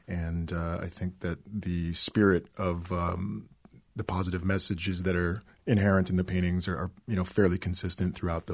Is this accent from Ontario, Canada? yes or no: no; Edmonton, Alberta, Canada; Yeah, I grew up in Edmonton, Alberta, and I was always really, really into music.